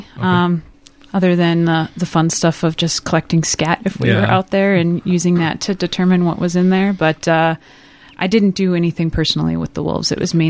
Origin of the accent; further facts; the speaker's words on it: Minnesota, United States; I grew up in the country in Chisago County on a horse ranch.